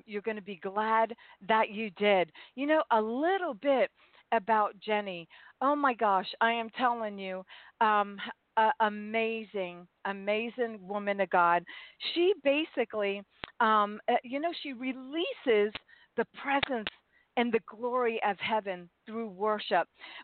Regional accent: Florida, United States; I mean, number one, you're from my home state, Florida.

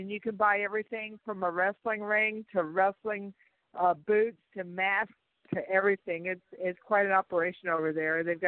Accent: Texas, United States; now in North Carolina, United States; And by the way, I'm from Texas, but I'm now living in North Carolina.

